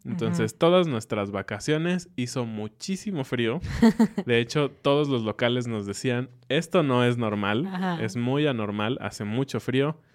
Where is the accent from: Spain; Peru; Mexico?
Mexico; Y como buenos mexicanos, cenamos un poco más tarde.